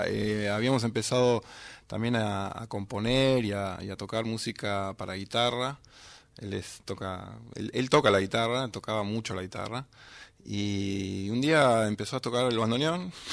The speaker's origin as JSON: {"language": "Spanish", "region": "Buenos Aires", "country": "Argentina", "tie": "born there", "said": "Yo nací en Buenos Aires, sí."}